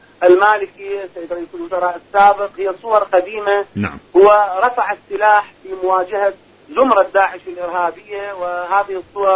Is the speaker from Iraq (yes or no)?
yes; Iraq; اليوم المواطن العراقي، صدقني أنا أقول لك من العراق